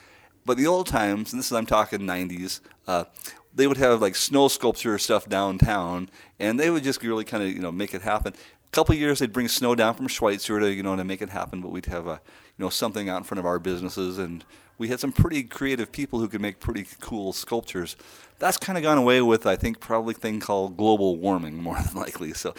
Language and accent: English; Forsyth, Montana, United States; In Forsyth, Montana, my hometown, we'd always have the homecoming parade.